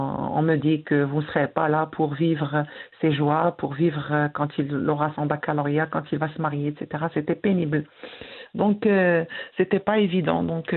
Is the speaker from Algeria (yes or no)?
yes; Tébessa, Algeria; Donc, je suis originaire de Tessa, donc j'ai fait mes études et j'ai enseigné pendant plus de 31 ans.